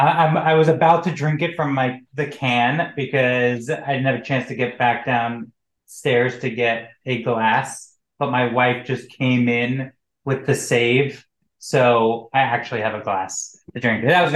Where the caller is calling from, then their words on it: Boston, Massachusetts, United States; And I'm coming in from Boston, Massachusetts.